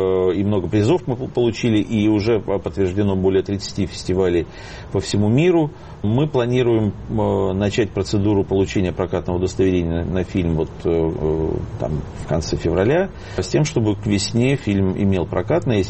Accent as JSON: {"language": "Russian", "country": "Russia", "said": "Но я россиянин"}